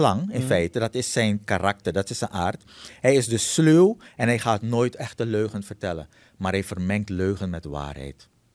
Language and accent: Dutch; Suriname; moved away; also born or lived in Netherlands; Ik ben in Suriname geboren en getogen. Mm-hmm. Ik ging naar Nederland, ik heb daar 32 jaar gewoond.